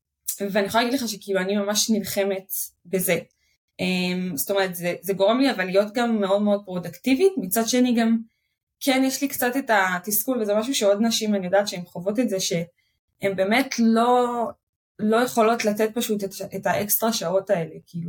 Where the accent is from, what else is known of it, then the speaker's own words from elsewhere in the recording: Bnei Brak, Tel Aviv District, Israel; אני גדלתי בכלל בבני ברק, ממש הגעתי מההרדקור החרדי, זה אפילו לא חרדי של ירושלים, זה חרדי של בני ברק